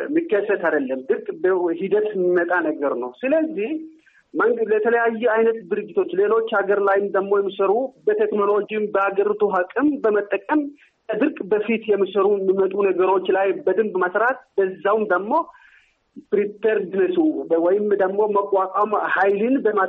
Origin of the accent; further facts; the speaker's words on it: Oromia, Ethiopia; እንደሚታወቀው ይህል ውስጥ አሁን ለቦረና ምሬም እዛ አካባቢ ከበፊትም ሰርቼም ስለማያውቅ ከዛ በኋላ አሁንም ደግሞ በሪሰርችም እዛ አካባቢ ስለሚሰራ ስለሚያውቅ ተወልጄ ያደግኩትም እዛ ስለሆነች በደንብ ነው የሚያውቁ።